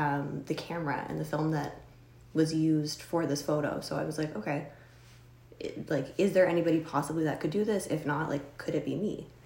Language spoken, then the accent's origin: English; Scarborough, Ontario, Canada; also born or lived in Toronto / Markham; I'm from technically Scarborough, so I was born in Scarborough and raised in Toronto, Scarborough, Markham area, and my whole life.